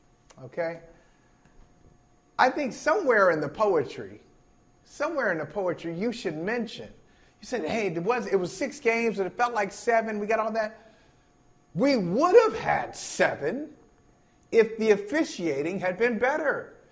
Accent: Midwest, United States; I was raised in the Midwest, but I'm glad that I've lived on the East Coast for many years

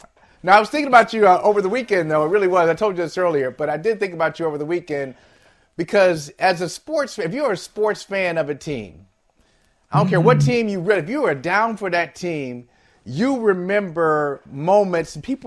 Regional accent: Akron, Ohio, United States; Growing up in Akron, Ohio, 30 miles from Cleveland

